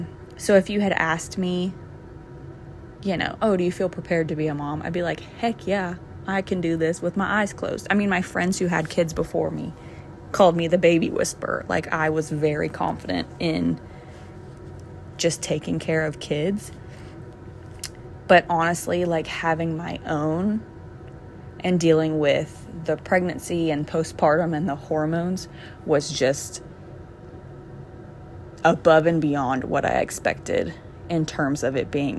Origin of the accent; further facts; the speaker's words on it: Louisville, Kentucky, United States; now in LaGrange, United States; I am a stay-at-home mom. I am from Louisville, Kentucky, and currently reside in a smaller town right outside of Louisville called LaGrange.